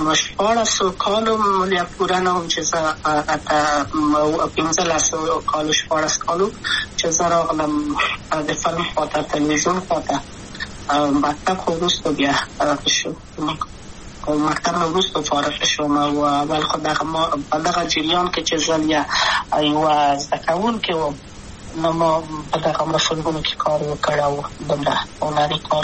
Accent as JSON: {"language": "Pashto", "region": "Kabul", "country": "Afghanistan", "tie": "born or raised there", "also_born_or_lived": "Maidan Wardak", "said": "د کابل په تخت پل سیمه کې یم او لویا شویم کابل کې"}